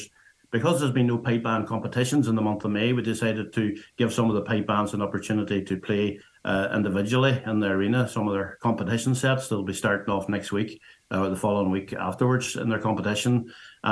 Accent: Northern Ireland, United Kingdom; Well, I'm from the Spurrins out in Tyrone

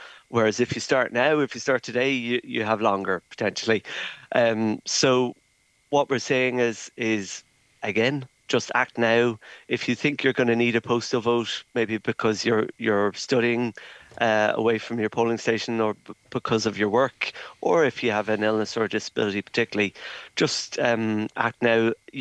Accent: Connemara, Connacht, Ireland; I'm from Connemara, so I use the Connemara Irish.

